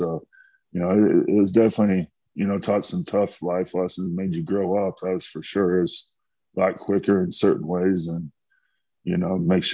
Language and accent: English; Indiana, United States; That's what I was kind of used to, you know, growing up in Indiana.